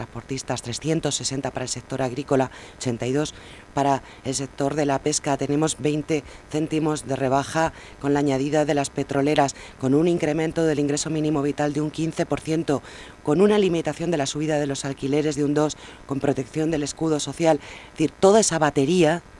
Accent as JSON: {"language": "Spanish", "town": "Madrid", "region": "Community of Madrid", "country": "Spain", "said": "para que no pase con mi tierra en Madrid"}